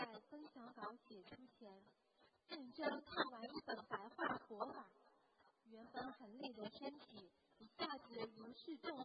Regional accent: Sichuan, China; 我来自四川绵山

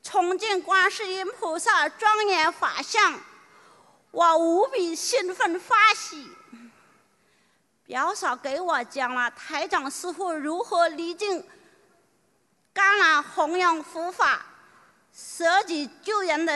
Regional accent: Hong Kong; 我来自香港

